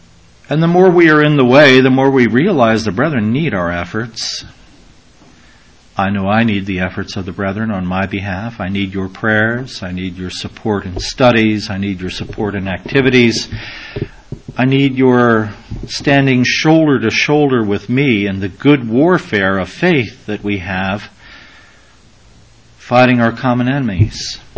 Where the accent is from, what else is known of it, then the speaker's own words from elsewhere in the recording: Kentucky, United States; I had the privilege of growing up in Kentucky and having family in southern Indiana.